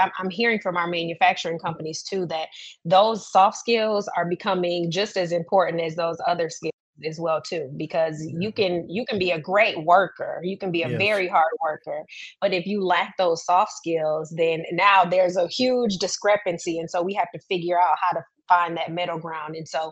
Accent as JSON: {"language": "English", "town": "Muskegon", "region": "Michigan", "country": "United States", "tie": "born or raised there", "said": "And even myself growing up in Muskegon, I knew probably half of the things that happen in Muskegon, right?"}